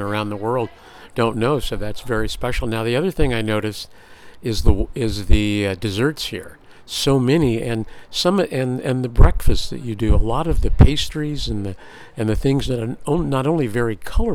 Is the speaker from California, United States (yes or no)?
yes; California, United States; I'm from California, and people say Californians, I'm Northern California, wine country, or wine snobs